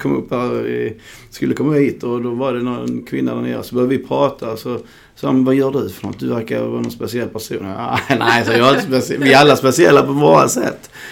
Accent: Skåne, Sweden; I Skansta, Hässleholm, jag är uppvuxen i Skåne då.

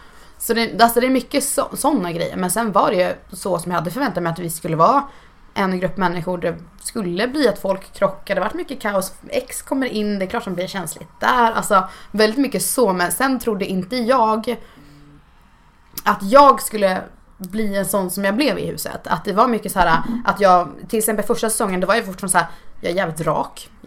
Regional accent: Hudiksvall, Gävleborg County, Sweden; mina vänner hemma i Hudik

